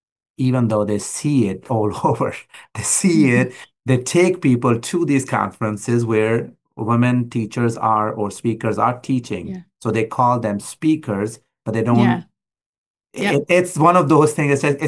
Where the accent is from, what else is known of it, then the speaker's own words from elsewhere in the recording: Pakistan; It might be because I'm Pakistani, born Pakistani, so it's a different thing